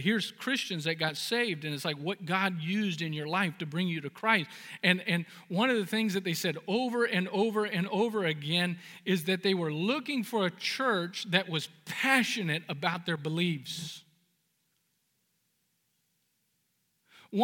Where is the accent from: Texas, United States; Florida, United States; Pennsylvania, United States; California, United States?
California, United States; now in Huntington Beach, United States; Now, I come from the Central Valley, and 90 degrees is a nice, cool spring day, you know.